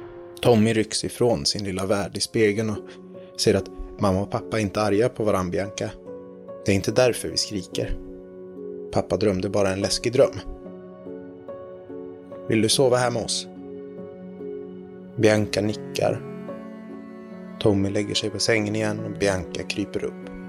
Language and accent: Swedish; Sunne, Värmland, Sweden; Man byter skola i Sunne där jag växte upp.